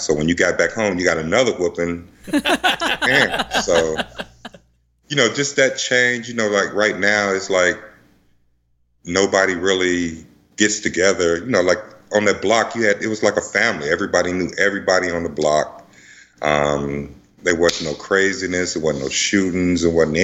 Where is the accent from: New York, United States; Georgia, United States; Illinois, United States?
Illinois, United States; Chicago; I was born in Chicago.